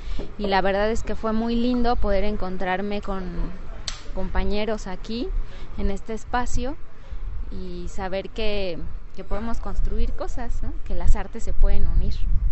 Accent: Mexico City, Mexico; vengo de la Ciudad de México, de la delegación Iztapalapa.

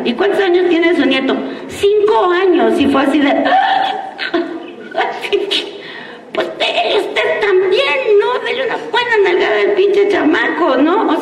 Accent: Mexico City, Mexico; soy de la Ciudad de México y luego pues, sí se me salen las groserías así

